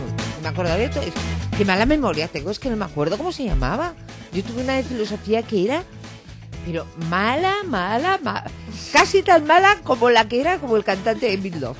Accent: Basque Country, Spain; yo estudié en mi tierra natal. Yo estudié en la Universidad del País Vasco, en Lejona, exactamente.

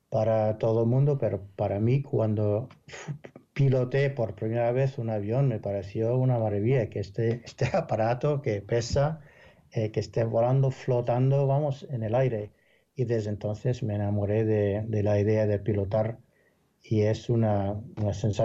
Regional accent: Spain; para mí es un orgullo poder decir que soy español

